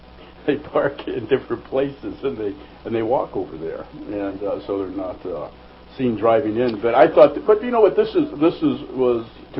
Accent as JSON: {"language": "English", "region": "the South", "country": "United States", "tie": "born or raised there", "said": "And, you know, I was raised in the South much of my life, and there are a lot of preconceived notions."}